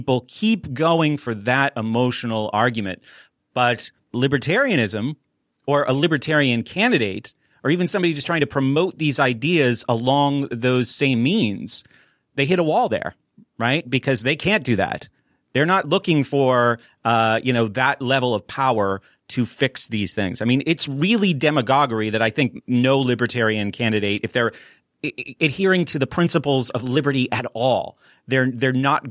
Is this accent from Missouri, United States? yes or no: no; New Hampshire, United States; now in Pittsburgh, United States; growing up in New Hampshire